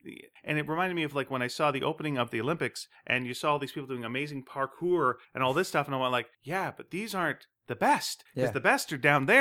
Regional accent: Montreal, Quebec, Canada; When I was a young man growing up in Montreal, where am I going to get that?

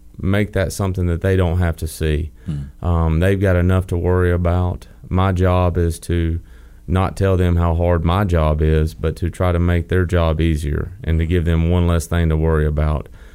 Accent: Alabama, United States; Well, it's actually central Alabama.

